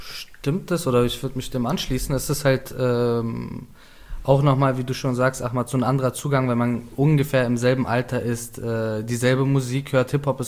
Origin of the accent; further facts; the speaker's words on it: Berlin, Germany; Aber ich glaube auch wichtig ist, dass wir aus Berlin kommen zum Beispiel. Wenn ich dann sage, dass ich aus Kreuzberg bin, aus Neukölln bin und hier aufgewachsen bin